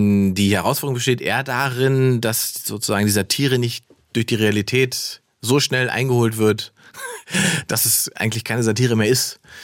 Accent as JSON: {"language": "German", "region": "Berlin", "country": "Germany", "said": "Als Berliner wird man immer misstrauisch, wenn man einen gut gelaunten Taxifahrer hat."}